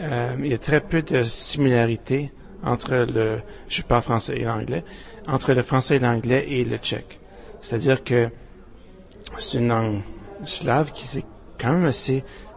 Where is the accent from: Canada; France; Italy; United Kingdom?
Canada; je suis Canadien. J'habite Edmonton, Alberta